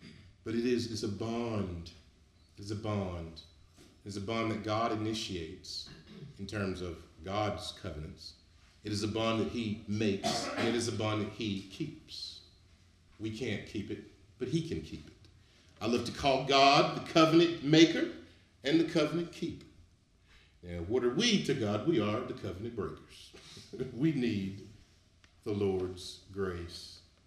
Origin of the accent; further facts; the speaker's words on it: North Carolina, United States; I grew up in the Baptist Church in North Carolina, the Black Baptist Church in North Carolina, and they kept us in the Word.